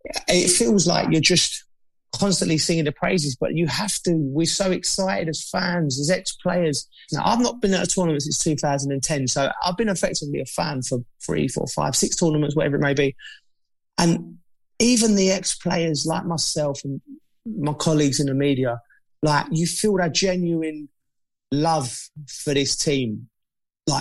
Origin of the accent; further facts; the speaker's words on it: England, United Kingdom; And I'll just be just so happy for him and proud of him as an Englishman, you know, come Wednesday night when he takes us to our first major final.